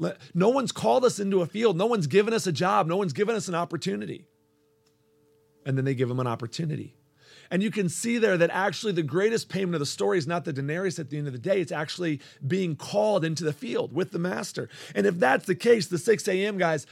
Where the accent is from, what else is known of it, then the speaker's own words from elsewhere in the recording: the South, United States; now in East Lansing, United States; You know, I'm from the South. It's cold up here.